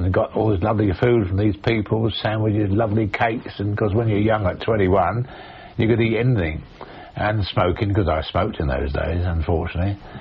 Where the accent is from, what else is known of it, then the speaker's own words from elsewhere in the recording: United Kingdom; I couldn't believe that we as British were defeated by the Germans without any help from anybody else.